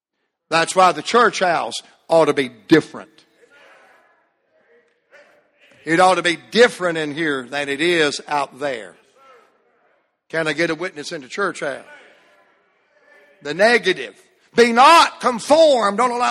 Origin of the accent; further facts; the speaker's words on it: Atlanta, Georgia, United States; I said, son, I'm from Atlanta, Georgia. Bring it on! I live in Atlanta, dude.